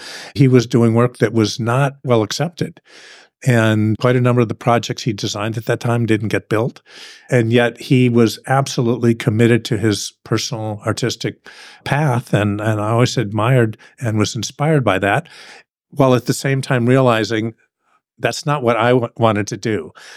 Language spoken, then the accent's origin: English; Cleveland, Ohio, United States; I grew up in Cleveland, Ohio.